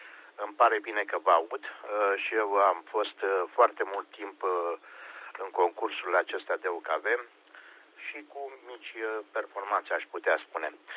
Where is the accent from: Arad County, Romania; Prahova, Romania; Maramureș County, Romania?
Prahova, Romania; Ploiești; din Ploiești.